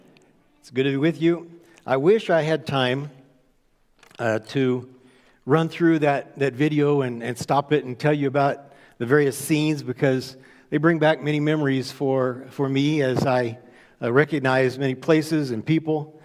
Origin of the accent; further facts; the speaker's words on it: United States; now in Portugal; I said, "No, I'm an American."